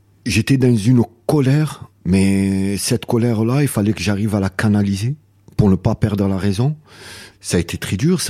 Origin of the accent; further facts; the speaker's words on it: Marseille, Provence-Alpes-Côte d'Azur, France; Aux alentours de ce restaurant, moi j'étais de la Savine